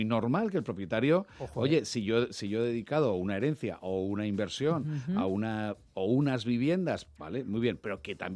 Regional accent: Huesca, Aragon, Spain; Yo soy de Huesca. En Huesca sale una vivienda en alquiler, hay 40 personas detrás, no dura ni un día.

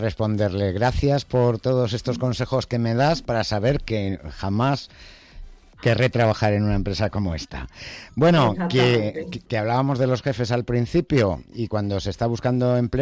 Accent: Vicálvaro, Community of Madrid, Spain; de Vicálvaro

